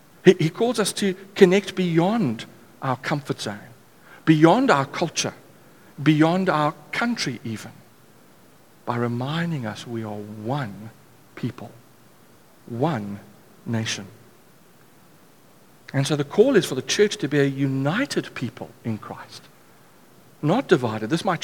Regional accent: South Africa; yes, I'm South African

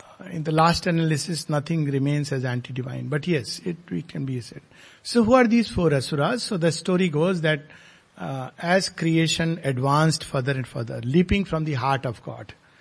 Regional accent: India; Because one of the things that I learned as an Indian is that death doesn't exist.

